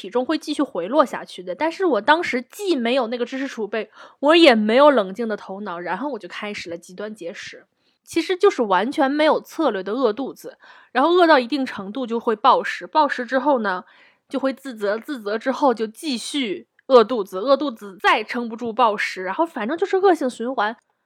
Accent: China

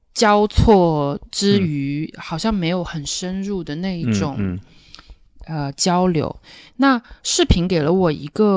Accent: Shanghai, China; 我本身是土生土长的上海人。

